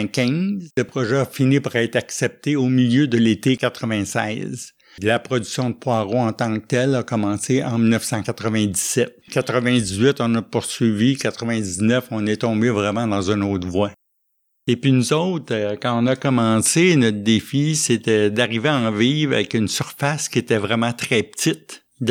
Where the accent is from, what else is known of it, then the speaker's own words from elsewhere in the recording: Longueuil, Quebec, Canada; also born or lived in Rimouski; Je suis natif de Longueuil, mais j'ai fait le gros de mes études à Rimouski.